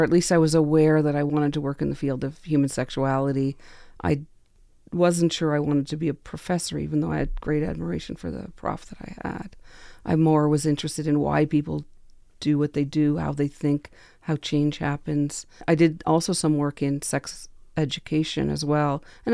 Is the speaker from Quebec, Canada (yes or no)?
yes; Quebec, Canada; I grew up in Quebec, and I went to Cégep after high school.